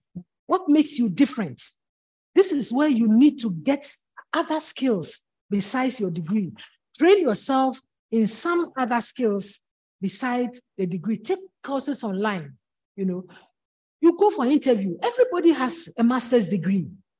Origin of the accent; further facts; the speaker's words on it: Ghana; moved away as an adult; now in Canada; How can I come all the way from Ghana to Canada to study and be thrown out of university?